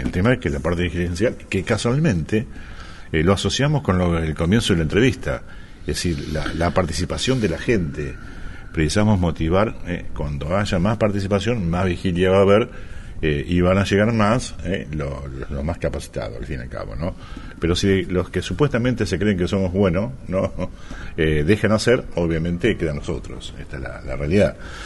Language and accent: Spanish; Argentina; como somos argentinos y tenemos el grado de picardía latente